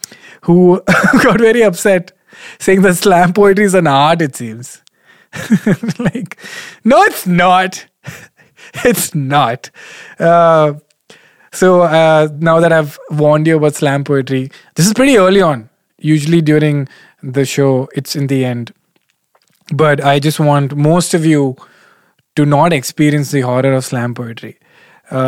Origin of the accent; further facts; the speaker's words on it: South India, India; I'm South Indian, so I keep saying how.